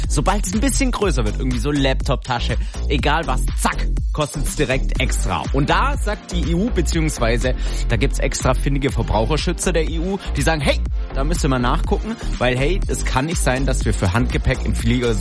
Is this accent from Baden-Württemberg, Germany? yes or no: yes; Baden-Württemberg, Germany; Und gerade als Schwabe bin ich ja auch so einer, der immer gerne guckt, hey, wo gibt's einen günstigen Flug?